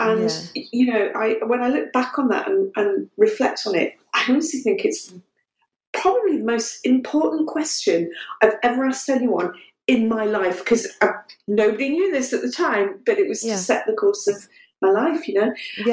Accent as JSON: {"language": "English", "town": "Sunderland", "region": "North East England", "country": "United Kingdom", "tie": "born or raised there", "said": "I grew up in Sunderland. I wasn't born there, but I grew up there."}